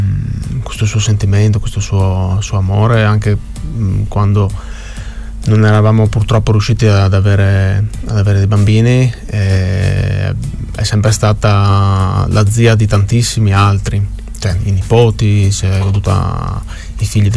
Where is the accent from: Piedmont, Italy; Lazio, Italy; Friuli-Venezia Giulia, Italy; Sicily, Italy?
Friuli-Venezia Giulia, Italy; Codroipo; Io sono di Codroipo